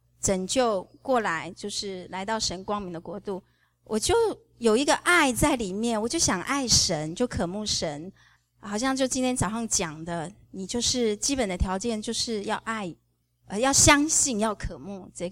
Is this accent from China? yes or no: no; Taiwan; now in Dallas, United States; 好像我们从小在台湾长大